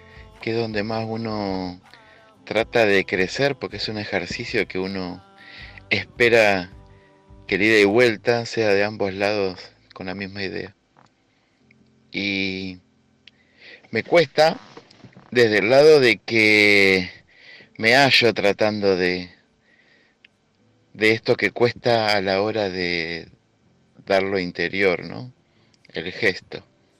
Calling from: San Bernardo, Santiago Metropolitan, Chile; de San Bernardo.

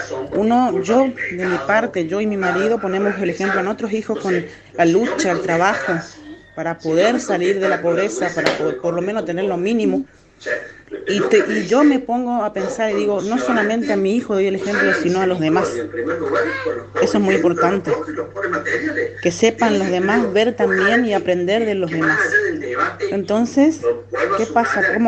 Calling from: Quitilipi, Chaco, Argentina; de Quitilipi, Chaco.

